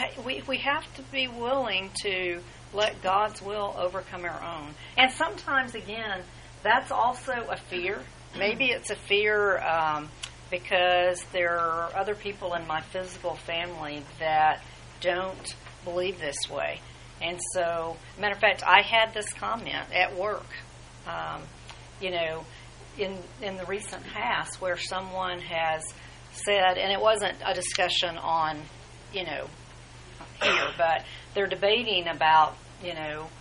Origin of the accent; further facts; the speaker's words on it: the South, United States; I grew up in the South and tornadoes were the thing.